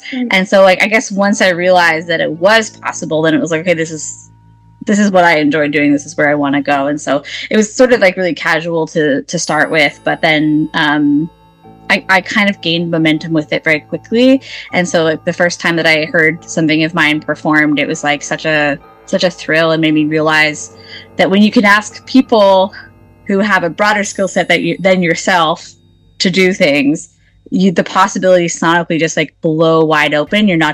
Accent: Mount Pearl, Newfoundland and Labrador, Canada; moved away as an adult; also born or lived in St. John's / Toronto; don't normally know the actual city where I'm from, which is called Mount Pearl. But we don't have a hospital there, so technically I was born in St. John's. And I lived there until I was 23

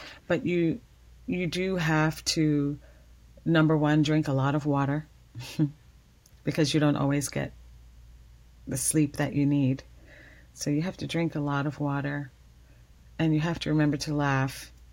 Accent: Kentucky, United States; also born or lived in Brooklyn; and I'm from Kentucky and Brooklyn.

